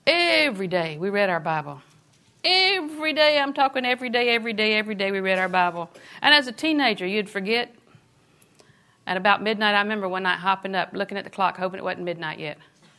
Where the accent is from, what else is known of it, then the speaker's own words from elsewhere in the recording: Auburndale, United States; I grew up in Auburndale at 304. At 304, we ate everything that was on our plate every single time.